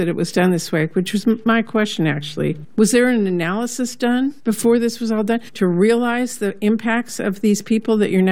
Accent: Washington, United States; In my home state of Washington, wildfires are a constant threat

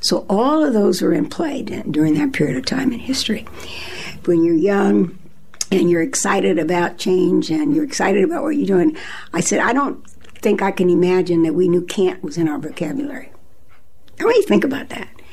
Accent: Portland, Oregon, United States; also born or lived in Topeka, Kansas; I was born in Topeka, Kansas. I am the youngest of six children. In other words, my brothers and sisters say I'm the baby. And I grew up in Portland, Oregon, with my parents. We came to Oregon during the shipyards

